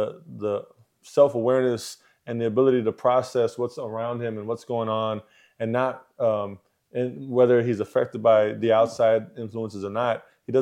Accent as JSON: {"language": "English", "town": "San Antonio", "region": "Texas", "country": "United States", "tie": "born or raised there", "said": "You know, we're born and raised in San Antonio, Texas."}